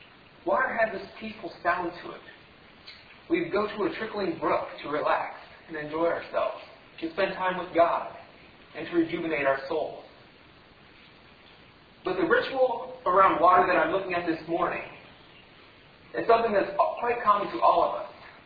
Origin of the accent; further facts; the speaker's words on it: Ohio, United States; Now, as I was growing up in Ohio on the farm, I had a lot of opportunities to watch the corn grow.